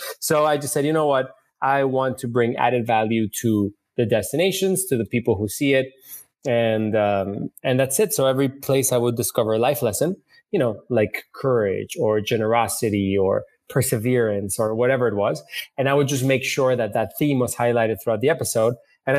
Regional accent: Mexico City, Mexico; also born or lived in Miami, United States; Yeah, I was born in Miami. I grew up in Mexico City. My family is mostly from Spain.

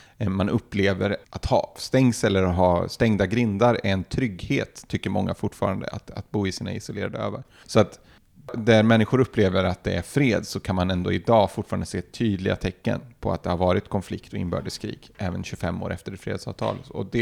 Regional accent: Karlstad, Värmland, Sweden; Hemma i Karlstad

